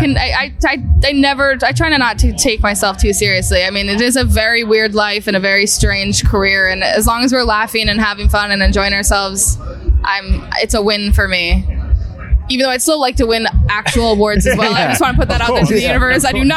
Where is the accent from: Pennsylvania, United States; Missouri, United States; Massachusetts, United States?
Massachusetts, United States; outside of Boston.